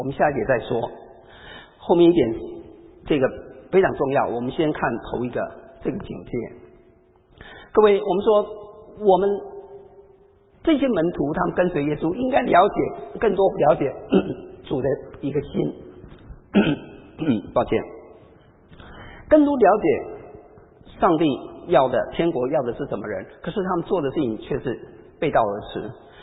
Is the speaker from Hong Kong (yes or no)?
no; Taiwan; 我小时候啊，我们闽南人呢、啊，也在台湾有一句这个责备小孩子的话